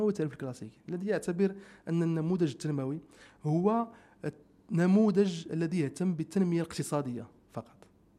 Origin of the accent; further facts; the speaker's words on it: Morocco; لأن المشكل اللي كان عندنا في المغرب هو أننا في إلى حد قريب كان الاعتماد على دعم يعني القطاع الثالث فقط.